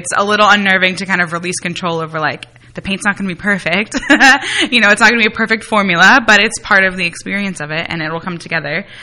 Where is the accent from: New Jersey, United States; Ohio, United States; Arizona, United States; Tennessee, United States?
New Jersey, United States; I'm from Jersey too, so forget it.